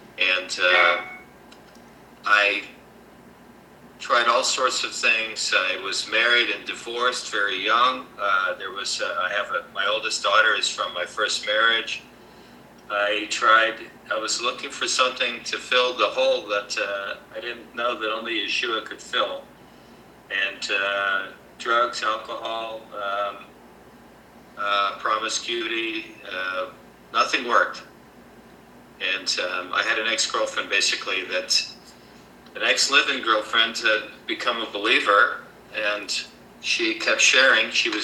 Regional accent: Miami Beach, Florida, United States; It was basically a secular Reformed Jewish household. I grew up in Miami Beach and we went to shul at the local Reformed temple, Beth Shalom.

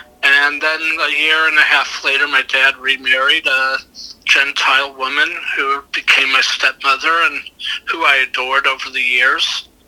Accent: Fayetteville, Arkansas, United States; also born or lived in Colorado; I was born in Colorado, and when I was a year old, my family moved to Fayetteville, Arkansas, and where my dad became a teacher at the University of Arkansas.

